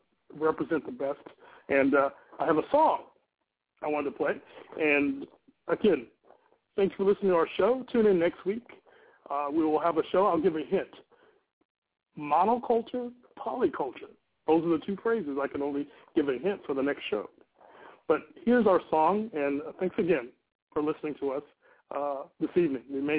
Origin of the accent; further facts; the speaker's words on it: United States; And, I'm American